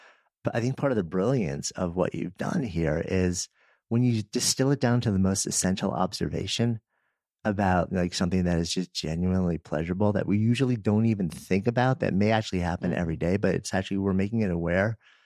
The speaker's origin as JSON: {"language": "English", "region": "Northeast", "country": "United States", "tie": "born or raised there", "lives_now": "Boulder, United States", "said": "And I grew up in the Northeast and like with all these old growth trees"}